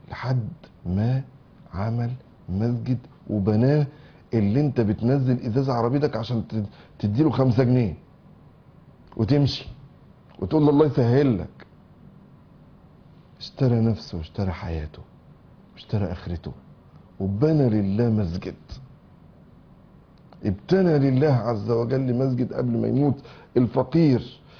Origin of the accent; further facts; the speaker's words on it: Egypt; إحنا عندنا في مصر مثل بنقوله